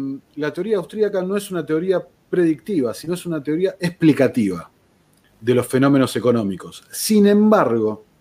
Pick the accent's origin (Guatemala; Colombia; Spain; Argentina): Argentina; Me llamó muchísimo la atención nosotros como argentinos que tenemos un 100% de inflación anual